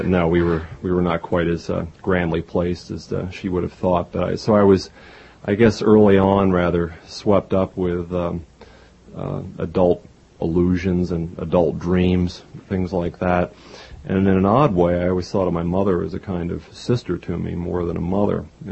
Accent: Garrett Park, Maryland, United States; also born or lived in Washington; I grew up in Garrett Park, Maryland. I was raised in Washington, born there.

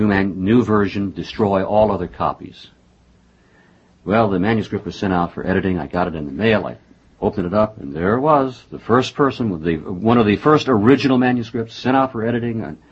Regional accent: Wichita, Kansas, United States; And, of course, I'm from Wichita, Kansas.

